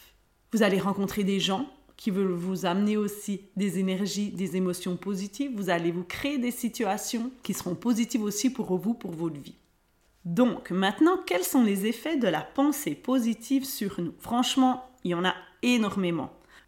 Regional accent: Switzerland; et moi, ma situation en tant qu'Européenne et en plus en tant que Suisse.

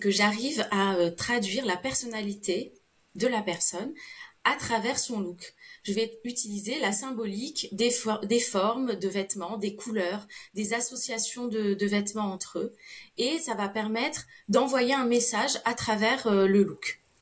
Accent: Casablanca, Casablanca-Settat, Morocco; moved away as an adult; now in Toulouse, France; Je vis à Toulouse depuis 20 ans, mais j'ai grandi à Casablanca, grande ville, capitale économique du Maroc, où les femmes sont féminines, où l'esthétique fait partie des coutumes et où l'apparence est importante.

